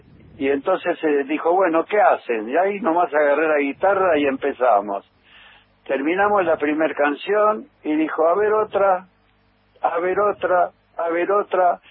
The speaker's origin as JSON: {"language": "Spanish", "town": "San Martín", "region": "Buenos Aires Province", "country": "Argentina", "tie": "born or raised there", "said": "Bueno, yo nací en San Martín, provincia de Buenos Aires."}